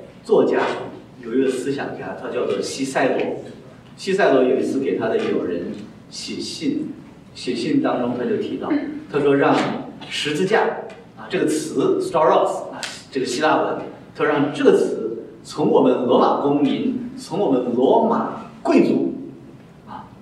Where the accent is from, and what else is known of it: China